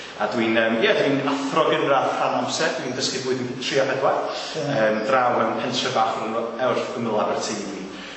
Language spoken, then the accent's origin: Welsh; Bala, Wales, United Kingdom; nes i symud lawr i'r Bala wedyn. So dyna lle dwi'n deitha pobol, dwi o'r Bala, chos dyna lle dwi'n tyfu fyny go iawn. A ie, tyfu fyny yn yr Bala, ie.